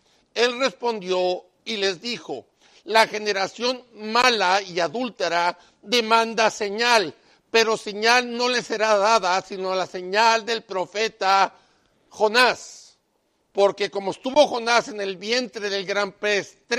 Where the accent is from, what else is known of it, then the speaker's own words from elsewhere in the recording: Mexico; also born or lived in Florida; now in Cincinnati, United States; Soy mexicano.